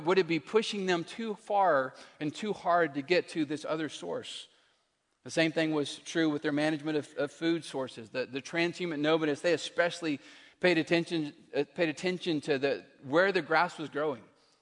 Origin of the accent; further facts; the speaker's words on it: Texas, United States; I grew up in West Texas. That'll explain some of the lack of intelligence. We didn't have the best education out there.